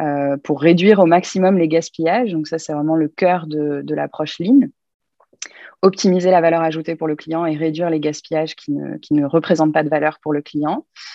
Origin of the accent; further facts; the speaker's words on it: Hossegor, Nouvelle-Aquitaine, France; moi, j'ai grandi dans les Landes. Mes parents habitaient et habitent toujours au Segor, donc une région assez agréable. Donc, j'ai grandi là.